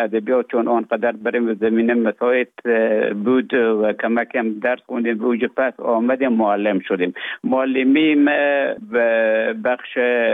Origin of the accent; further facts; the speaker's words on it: Afghanistan; moved away as an adult; also born or lived in Russia; now in Finland; تا زمانی که ببخشن طالبو آمدن من در افغانستان بودم. بعد از ای که از افغانستان طالبو آمدن به اوج گذاره ما کمک مشکل بود و آمدم به طرف های روسیه و از روسیه آمدم به ایجه بفنلان.